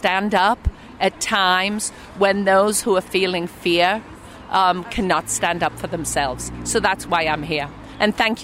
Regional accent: England, United Kingdom; now in United States; I am an immigrant. I came here from England. I lived in this country for 25 years on a green card, so I was one of those resident aliens.

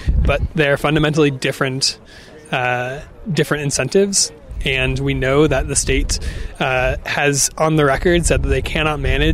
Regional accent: Connecticut, United States; moved away as an adult; now in Idaho, United States; I grew up in Connecticut, but I moved here 10 years ago.

